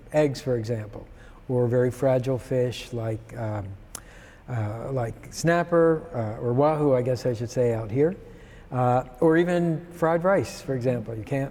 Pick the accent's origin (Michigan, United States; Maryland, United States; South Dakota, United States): Maryland, United States; Baltimore; Well, I grew up in Baltimore, Maryland.